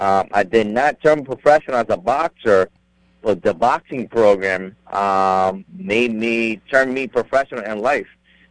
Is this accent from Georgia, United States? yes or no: no; Hartford, Connecticut, United States; I was born and raised in Hartford.